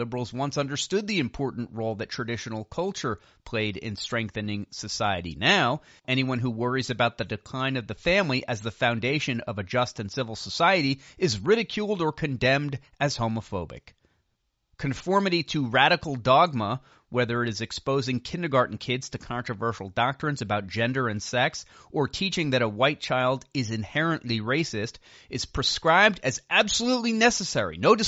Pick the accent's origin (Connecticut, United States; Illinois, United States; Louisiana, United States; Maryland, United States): Illinois, United States; moved away as an adult; now in Florida, United States; I was born, raised, educated, and employed there for almost my entire life, except for college and a stint in the U.S. Navy. Yes, I've moved to Florida